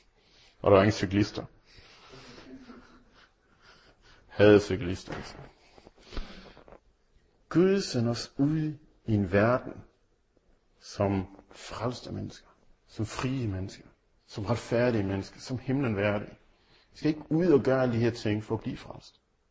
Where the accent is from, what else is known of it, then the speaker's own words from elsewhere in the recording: Central Denmark Region, Denmark; Som vestjyder, så ved man ikke, at det ikke er en motorvej.